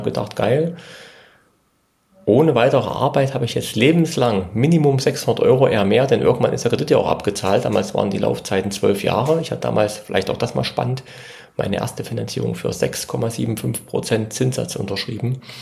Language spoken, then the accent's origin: German; Thuringia, Germany; Und zwar komme ich aus Thüringen, aus einem kleinen Ort in der Nähe von Jena